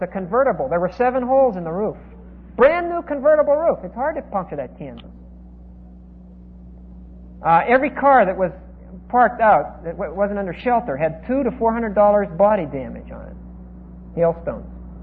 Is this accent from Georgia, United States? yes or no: no; Pennsylvania, United States; I come from Pennsylvania, where it rains decently once or twice a week, so that you don't. Nobody waters a lawn in Pennsylvania.